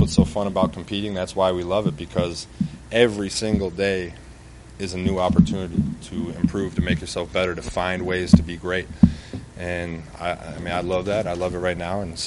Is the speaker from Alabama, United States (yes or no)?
no; Wisconsin, United States; I grew up in Wisconsin and watched Brett Favre play right after his father died.